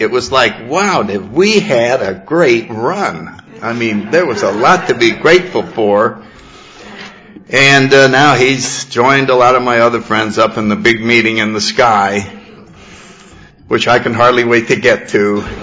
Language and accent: English; New Haven, Connecticut, United States; born or raised there